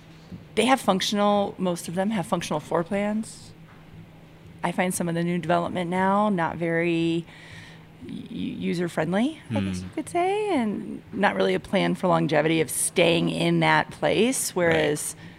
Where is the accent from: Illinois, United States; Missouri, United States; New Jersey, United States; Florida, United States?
Illinois, United States; Chicago; also born or lived in Michigan; now in Denver, United States; So I grew up in Chicago and Michigan, but I was actually a travel nurse for about 5 years.